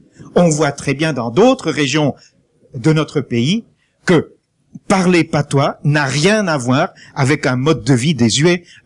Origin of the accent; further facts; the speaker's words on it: Zurich, Switzerland; first language Zurich German; French is a second language; comme ma langue maternelle, le zurichois, est une langue de plein droit